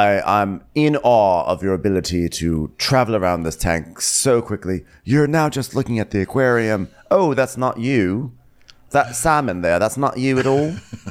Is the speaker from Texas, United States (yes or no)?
yes; Austin, Texas, United States; now in Dubai, United Arab Emirates; growing up in Austin, Texas, once a year we would take a trip to like Corpus Christi.